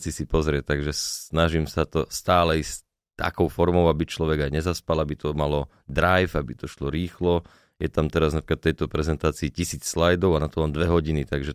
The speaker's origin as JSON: {"language": "Slovak", "town": "Banská Bystrica", "region": "Banská Bystrica Region", "country": "Slovakia", "said": "Na pive? Asi ako Banskobystričan. Ale keď už tak mimo Slovenska, alebo mimo Banskej Bystrici, tak skôr motorka ryba."}